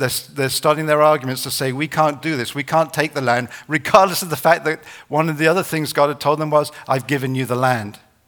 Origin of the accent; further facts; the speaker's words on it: England, United Kingdom; When I was growing up in England, we used to live in this place called the Peak District